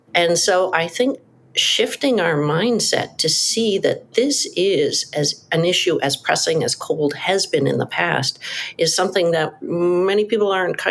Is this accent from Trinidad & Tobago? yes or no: no; Canada; moved away as an adult; I am a Canadian